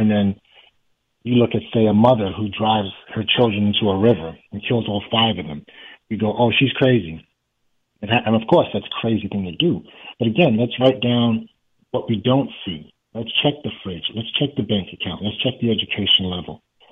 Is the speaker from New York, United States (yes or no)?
yes; New York, United States; I mean, if you think about it, like I grew up in New York, so I've always felt like I've never not felt like there was a race war happening. I'm 41 now.